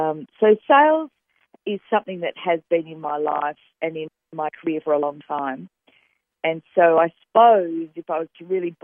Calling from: Sydney, New South Wales, Australia; I'm calling in from Sydney, Australia.

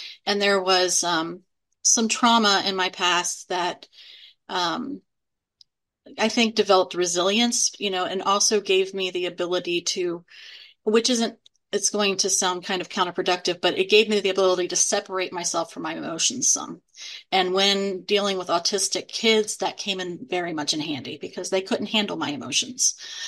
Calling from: Denton, Texas, United States; I am dialing in from Denton, Texas, which is in North Texas, right between Dallas and Fort Worth.

